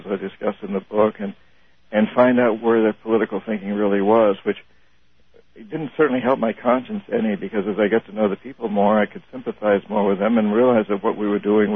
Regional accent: New Hampshire, United States; it's just been a fascination of mine since I was a little kid growing up in New Hampshire.

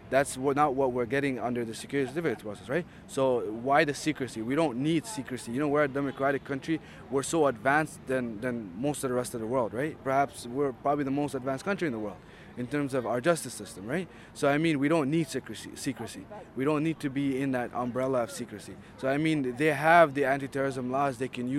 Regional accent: Canada; as a Canadian living in Canada, I feel that our streets and our cities and our country is a pretty safe place.

